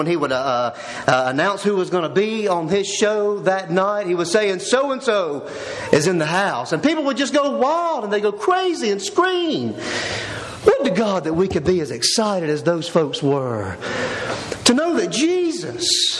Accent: Warner Robins, Georgia, United States; I knew a man growing up in Warner Robins

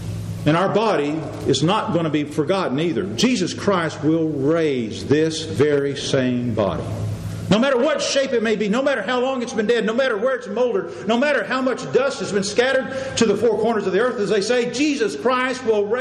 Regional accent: Texas, United States; As much as I love to say, I'm from Texas. You know, that's what Texans do. We brag about being from Texas.

